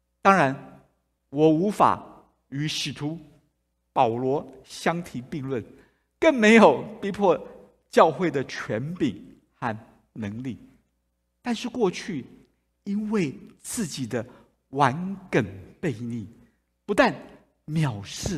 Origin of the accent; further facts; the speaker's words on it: Taiwan; Chinese is a second language; moved away as an adult; now in United States; 41年前带领师母和我从台湾来到了人生地不熟的美国